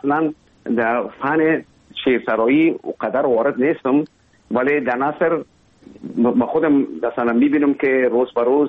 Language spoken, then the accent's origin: Persian; Kabul, Afghanistan; born there; اصلا زادگاه من کابل است، ولی همونطور که گفتم زیاد ما در دیگه ولایت هم بودیم